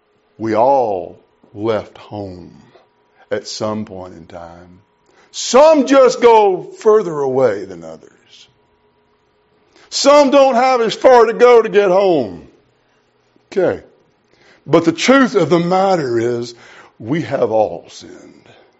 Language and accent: English; Grenada, Mississippi, United States; I grew up in Grenada, Mississippi.